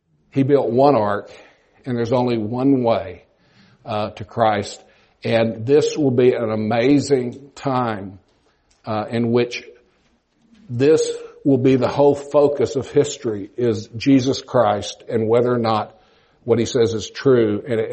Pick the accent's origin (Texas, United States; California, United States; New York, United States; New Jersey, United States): Texas, United States; Austin; I grew up in Austin, man.